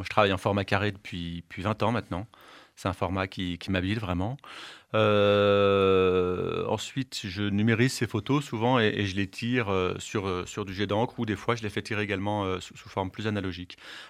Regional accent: Auvergne-Rhône-Alpes, France; Je connais pas mal les Alpes, je suis savoyard. Et avant d'habiter dans le Diois, je connaissais pas le Vercors.

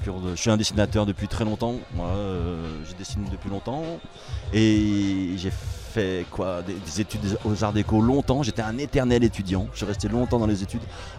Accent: Lyon, Auvergne-Rhône-Alpes, France; now in Saillant, France; Alors moi j'habite à Saillant, je suis. Je suis un néo-ruraux, comme on appelle ça. Je viens de Lyon, mais je suis là depuis 20 ans

